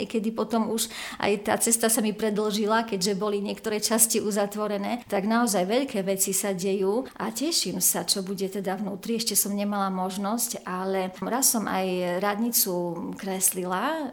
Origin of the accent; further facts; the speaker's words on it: Levoča, Prešov Region, Slovakia; Levoča nie je síce moje rodné mesto, ale v Levoči v podstate žijem od malička a Levoča je krásne mesto, rozprávkové.